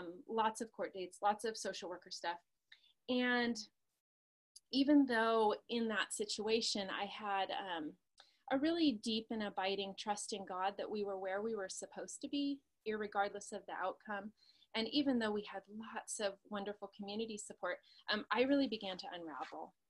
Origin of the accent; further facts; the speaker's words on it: California, United States; I'm from California.